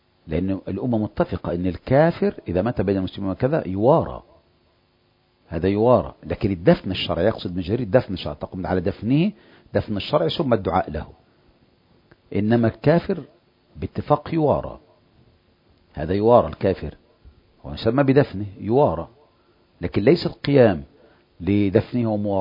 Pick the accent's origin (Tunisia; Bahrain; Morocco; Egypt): Egypt; احنا مصريين زي بعض وعارفين بعض كويس قوي